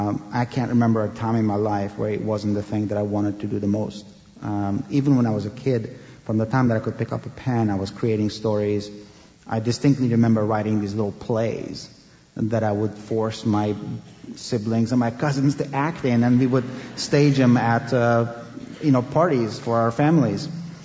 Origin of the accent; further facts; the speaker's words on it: Afghanistan; Well, as a kid, growing up in Afghanistan, I read both Farsi literature